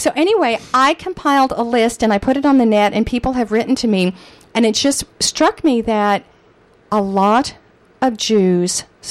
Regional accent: Northridge, California, United States; I grew up in the Valley when it was white Anglo-Saxon Protestant in Northridge at the time.

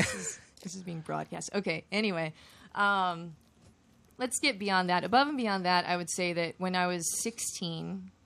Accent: Los Angeles, California, United States; not only am I from L.A., but I was born in the San Fernando Valley. So technically speaking, I'm a Valley girl.

